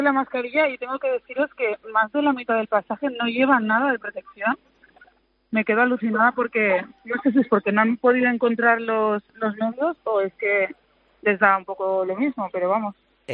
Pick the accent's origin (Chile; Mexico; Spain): Spain; Y yo creo que soy la única española.